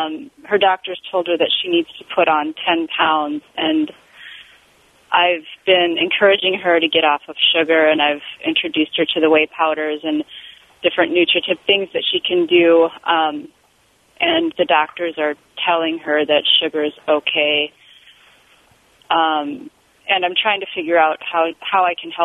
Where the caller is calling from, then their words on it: Minneapolis, Minnesota, United States; I'm calling from Minneapolis